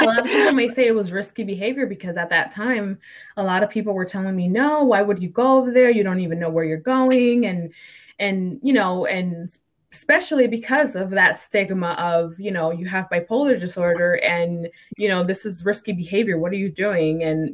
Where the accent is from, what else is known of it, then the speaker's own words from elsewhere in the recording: New Jersey, United States; moved away; I come from New Jersey, and it's the cost of living over there. It's pretty high.